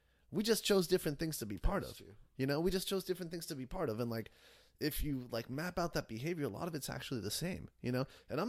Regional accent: Mexico; English is a second language; I come from Mexico. I guess there is freedom of speech there to an extent

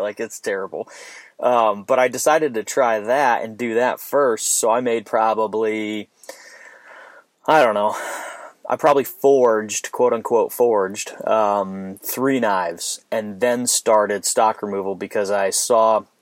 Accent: Phoenix, Arizona, United States; I'm from Phoenix, Arizona originally

